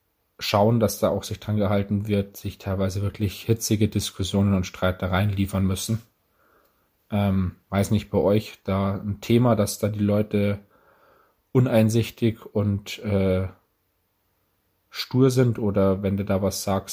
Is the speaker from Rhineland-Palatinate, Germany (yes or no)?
no; Bavaria, Germany; Haben auch zumindest bei uns in Bayern die Forellen zum Teil Schonzeitende gehabt.